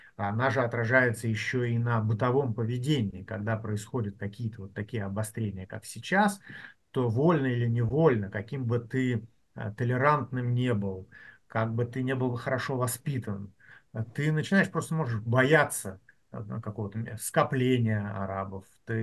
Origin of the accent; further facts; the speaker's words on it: Siberia, Russia; потому что я сибиряк, и там такое русское мононаселение